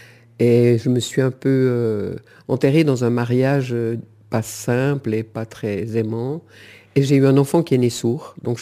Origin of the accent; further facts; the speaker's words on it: Yverdon-les-Bains, Vaud, Switzerland; born there; Je suis né à Yverdon, le jour de Pâques.